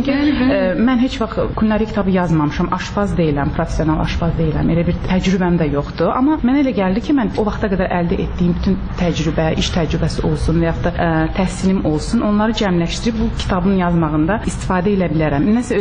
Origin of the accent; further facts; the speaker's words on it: Baku, Azerbaijan; now in California, United States; Amma mən və bacım Bakıdan olmuşuq, Bakıda böyümüşük.